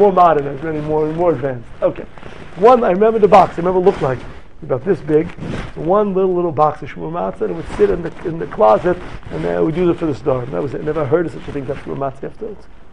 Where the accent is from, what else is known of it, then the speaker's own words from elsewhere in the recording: Riverdale, New York, United States; When I was a little boy growing up in Riverdale, you could not find the kezayis of shmur matzah in all of Riverdale.